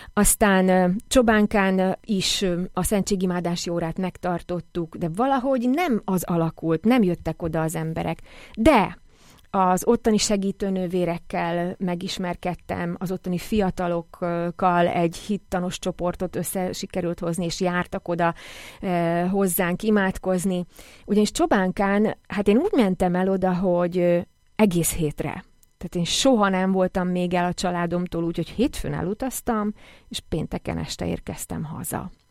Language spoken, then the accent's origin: Hungarian; Upper Hungary, Slovakia; és felvidékiként abszolút beleírtam, lettem ebbe a közegbe